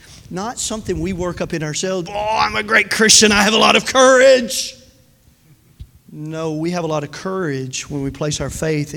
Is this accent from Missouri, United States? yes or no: no; Tennessee, United States; I'm from Tennessee.